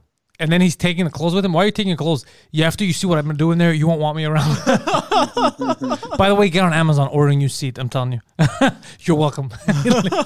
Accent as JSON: {"language": "English", "country": "Canada", "said": "I go, oh, you know, I'm from Canada too, whatever."}